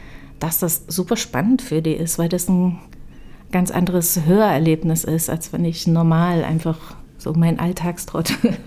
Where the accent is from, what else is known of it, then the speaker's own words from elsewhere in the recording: Weimar, Thuringia, Germany; Ich komme ja aus Weimar, da ist das schon bekannt